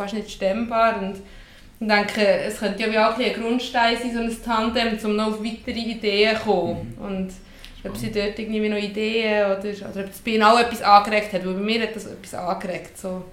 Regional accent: Solothurn, Switzerland; wenn ich zum Beispiel zurückziehe nach Solothurn, wo ich herkomme

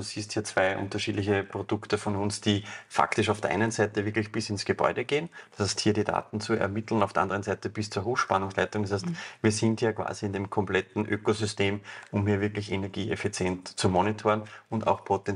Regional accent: Lower Austria, Austria; wir kommen hier alle aus der Region

